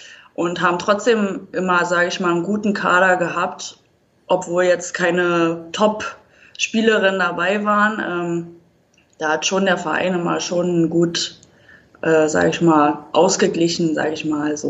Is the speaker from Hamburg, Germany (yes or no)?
no; Berlin, Germany; now in Wiesbaden, Germany; Also, so wirklich Hessin würde ich mich jetzt nicht einschätzen. Also, für mich blutet immer noch Berlin. Da will ich auch wieder zurück.